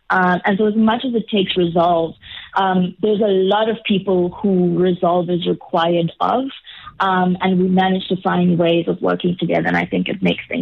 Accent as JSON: {"language": "English", "town": "Durban", "region": "KwaZulu-Natal", "country": "South Africa", "tie": "born or raised there", "moved": "as an adult", "lives_now": "Johannesburg, South Africa", "said": "I am from Durban, actually. So I'm from a place called Paxos. That's where I was born and raised. And currently I live in Johannesburg. So I moved here in 2010 to study, and I have not left."}